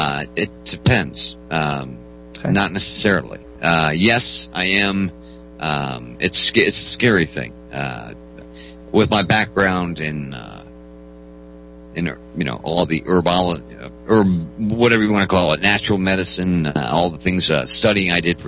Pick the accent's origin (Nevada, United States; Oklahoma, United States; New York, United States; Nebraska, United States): Nevada, United States; Las Vegas; I'm from Las Vegas, brother.